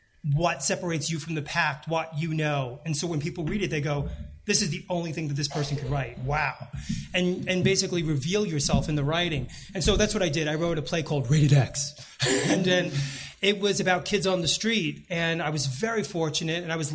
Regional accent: New York, United States; I lived in New York. I grew up in New York, and as a kid, I wanted to be an actor

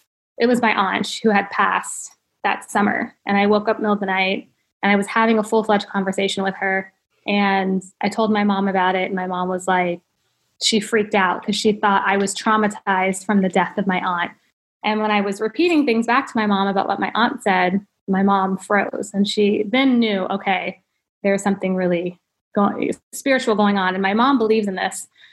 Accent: Ohio, United States; now in California, United States; Yeah. So I'm very proud that I'm from Ohio.

